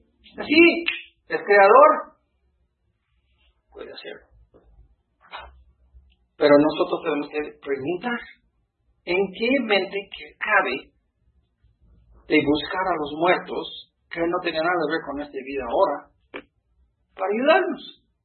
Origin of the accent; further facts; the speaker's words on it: Mexico; estas son nuestras tradiciones como mexicanos.